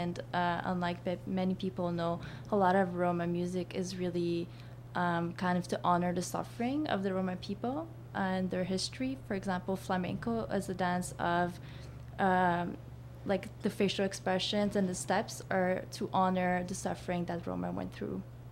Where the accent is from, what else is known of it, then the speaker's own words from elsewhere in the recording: Canada; I am from Roma origin. And I have been fortunate enough to been born and raised in Canada